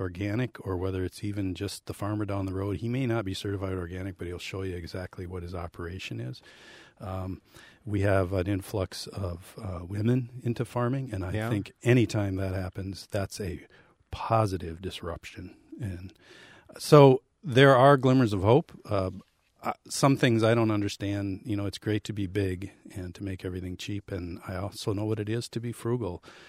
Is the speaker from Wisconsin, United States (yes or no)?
yes; New Auburn, Wisconsin, United States; about my hometown of New Auburn